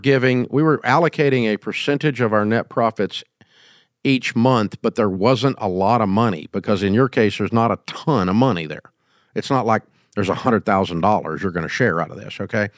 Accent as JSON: {"language": "English", "town": "Antioch", "region": "Tennessee", "country": "United States", "said": "I'm from Antioch, Tennessee, right?"}